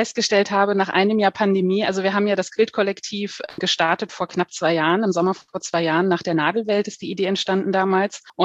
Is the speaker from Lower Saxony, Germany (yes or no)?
yes; Hanover, Lower Saxony, Germany; seit ich hier im Süden wohne. Ich komme ursprünglich aus dem Norden, aus Hannover. Und wir sind dann hier in die Gegend von Heidelberg-Mannheim gezogen.